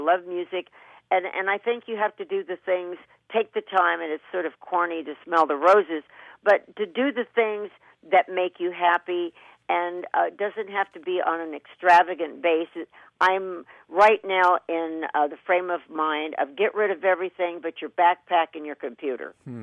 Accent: Kentucky, United States; To me, growing up in Kentucky with cornfields and wheat fields, it was, and it had a lot of gospel influence

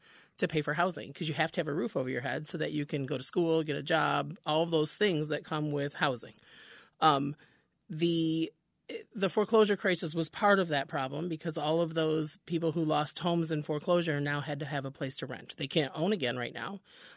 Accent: Deltona, Florida, United States; I'm from Deltona

